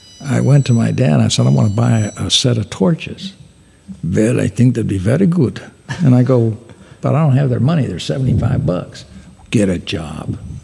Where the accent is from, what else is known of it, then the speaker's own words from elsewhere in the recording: Berkeley, California, United States; I grew up in Berkeley, California, so racing and all the drag strips, it was a big deal